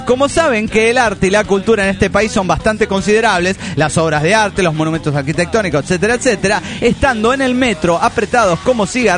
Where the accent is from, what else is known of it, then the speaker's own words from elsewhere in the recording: Ibarra, Imbabura, Ecuador; de Ibarra, Ecuador.